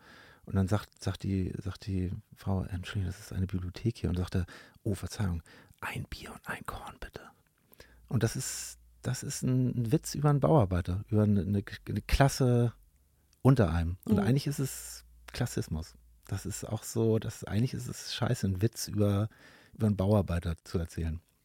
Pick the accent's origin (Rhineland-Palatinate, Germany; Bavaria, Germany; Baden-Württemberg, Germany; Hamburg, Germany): Hamburg, Germany; Ich habe da immer noch so als Hamburger Hip-Hopper quasi